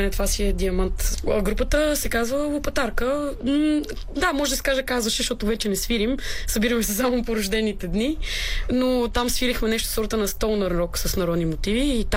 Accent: Montana, Montana Province, Bulgaria; Ами аз съм от Монтана между другото и там лютеница мисля, че има кимион.

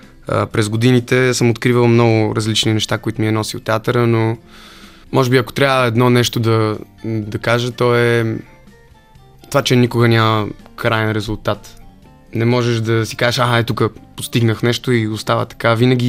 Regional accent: Malaga, Andalusia, Spain; Аз израснах в Испания всъщност, в Малага, най-на юг. И живеехме в една къща, дето се виждаше Гибралтарския проток от нашата тераса.

